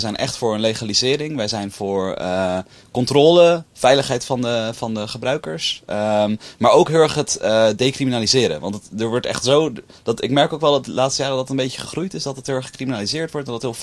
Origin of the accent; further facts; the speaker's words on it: Amsterdam, North Holland, Netherlands; Ja, ik kom uit Amsterdam.